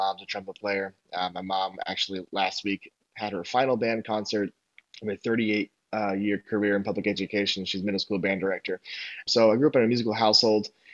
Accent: Normal, Illinois, United States; because I grew up in Illinois, you know, Normal, Illinois, not Chicago, not St. Louis, right in the middle of the state.

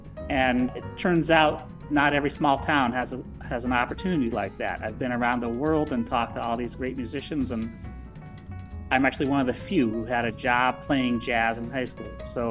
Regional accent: Menomonie, Wisconsin, United States; Well, I'm from Menominee, Wisconsin, which is on 94, headed east out of the Twin Cities. It's on the way to Eau Claire. It's a pretty decent little college town.

